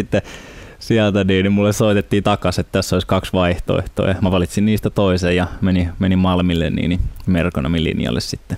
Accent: Helsinki, Uusimaa, Finland; now in Espoo, Finland; Mä oon syntynyt ihan Helsingissä ja asunut oikeastaan suurimman osan elämäni Helsingissä, nykyisin tosiaan Espoossa.

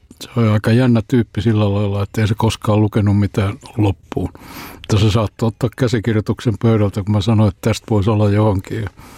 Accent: Helsinki, Uusimaa, Finland; born there; Toisaalta mä olen syntynyt Kalliossa yksinhuoltajan perheessä, ei meillä ollut koskaan rahaa.

